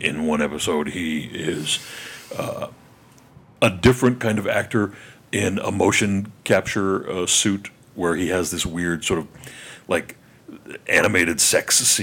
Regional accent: United States; Because I'm American.

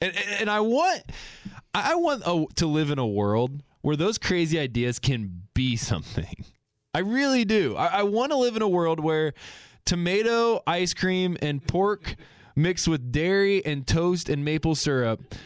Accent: Indiana, United States; But I grew up in Indiana, clearly. So we had a surplus of pork and ham.

